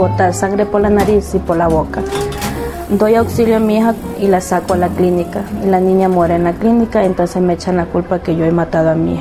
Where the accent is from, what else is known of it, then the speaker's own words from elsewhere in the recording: Guayaquil, Guayas, Ecuador; Soy de Guayaquil y tengo 24 años.